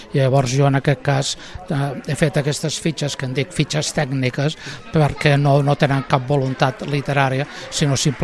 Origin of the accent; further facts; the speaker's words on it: Barcelona, Catalonia, Spain; moved away as an adult; jo vaig néixer a Barcelona i fins a l'any... vaig viure a Barcelona els 60 primers anys de la meva vida. Ara ja tinc 75 i visc aquí des de fa 15 anys.